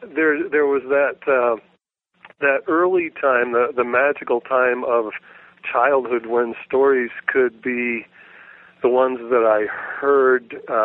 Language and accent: English; Woodstock, Vermont, United States; I grew up near Woodstock, Vermont, near a little village called Tassville, where there's a covered bridge.